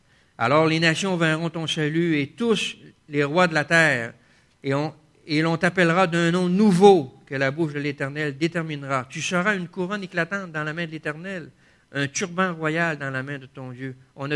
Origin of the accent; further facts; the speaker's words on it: Quebec, Canada; Je viens du Saguenay, moi et mon épouse.